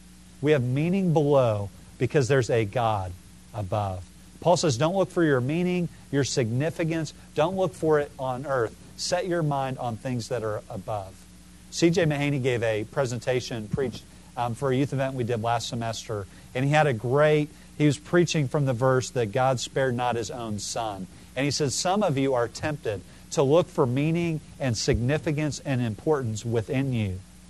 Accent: Illinois, United States; I'm from Illinois, and the last time I was back there, I saw in Chicago there was a Beckett play.

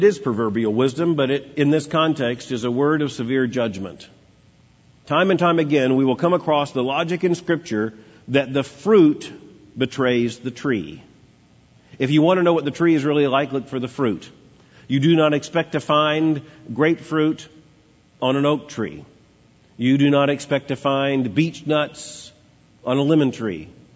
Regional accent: Florida, United States; Now, I grew up in Florida where we were surrounded by snakes.

